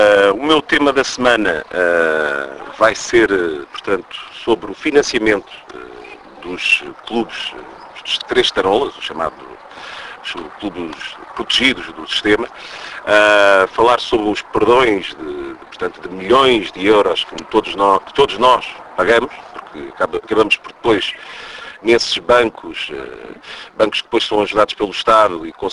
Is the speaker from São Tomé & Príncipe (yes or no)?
no; Portugal; porque eu sou um cidadão português, e eu não me revejo nesta situação